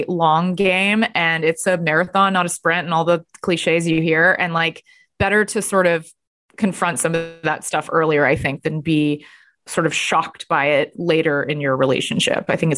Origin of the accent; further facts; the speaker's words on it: Texas, United States; also born or lived in Los Angeles / New York; I'm from Texas, but I lived in LA and New York.